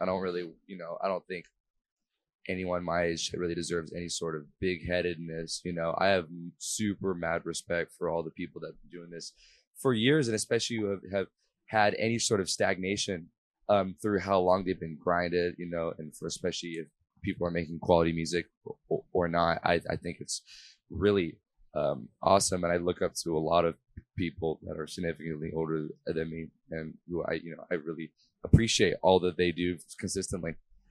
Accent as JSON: {"language": "English", "town": "Huntington Beach", "region": "California", "country": "United States", "tie": "born or raised there", "said": "I for a huge portion of my life, I grew up in Huntington Beach. So going like to Huntington Beach High School"}